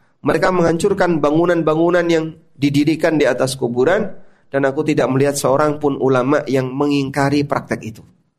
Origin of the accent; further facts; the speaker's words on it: Lamongan, East Java, Indonesia; Saya asli Lamongan.